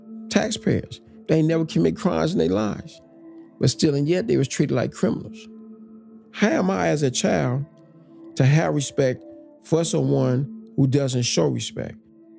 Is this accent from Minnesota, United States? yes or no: no; Los Angeles, California, United States; I've never seen, growing up in Los Angeles, an L.A. police officer do anything productive or positive in my community.